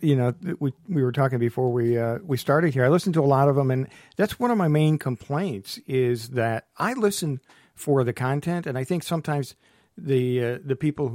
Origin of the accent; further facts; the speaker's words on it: Ohio, United States; I live in Toledo now, and I grew up in Ohio in the north central part of the state.